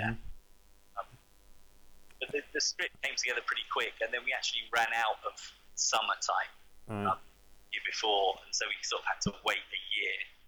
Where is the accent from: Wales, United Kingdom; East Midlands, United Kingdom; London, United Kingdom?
London, United Kingdom; I mean, I was lucky because I grew up in London and my parents lived here.